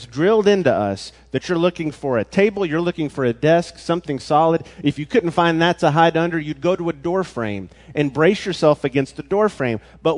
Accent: Memphis, Tennessee, United States; Growing up in Memphis, being on the New Madrid fault line, there was someone who predicted there was going to be an earthquake.

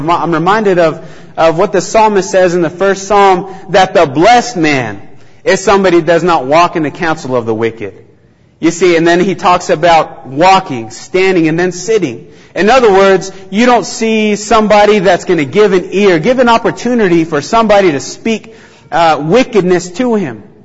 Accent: Navajo Nation, United States; In my hometown, on the Navajo reservation, poverty rate is at 60%.

